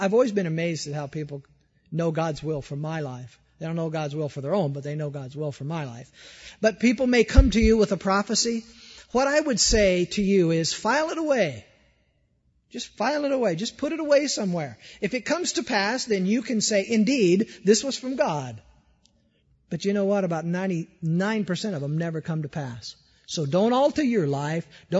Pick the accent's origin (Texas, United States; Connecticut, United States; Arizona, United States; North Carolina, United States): Arizona, United States; Peoria; we grew up out in Peoria and you could see about a quarter of a mile up to the next beginning of town from where we sat, nothing in between but cotton fields.